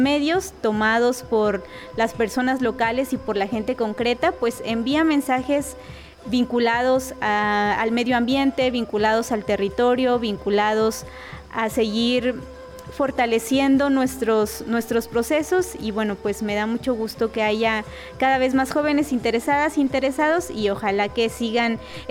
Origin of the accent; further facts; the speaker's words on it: Oaxaca, Mexico; soy de la Sierra Norte de Oaxaca